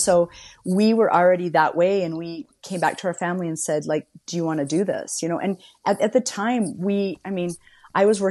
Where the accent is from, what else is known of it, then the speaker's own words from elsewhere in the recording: Morgan, Utah, United States; I grew up in Morgan. So my dad was the football coach in Morgan.